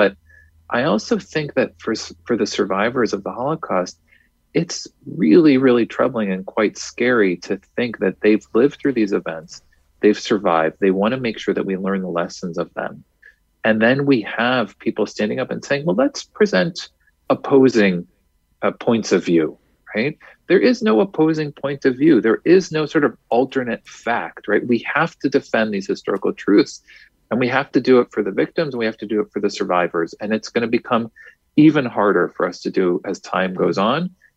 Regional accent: Houston, Texas, United States; I actually grew up in Texas, right? I grew up in Houston.

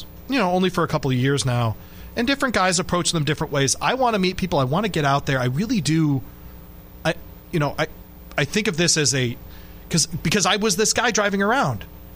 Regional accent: United States; This is why I love being an American.

